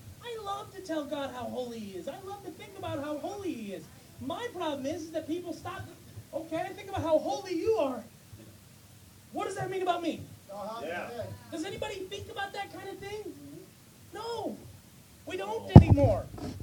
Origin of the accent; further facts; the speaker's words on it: Minnesota, United States; born there; I was born in Minnesota. This is culture.